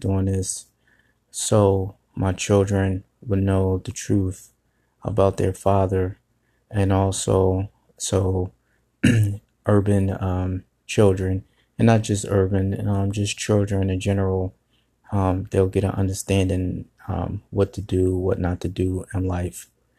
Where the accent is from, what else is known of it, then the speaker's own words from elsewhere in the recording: Philadelphia, Pennsylvania, United States; born there; But so 1980, I was born in Pennsylvania Hospital in West Philadelphia.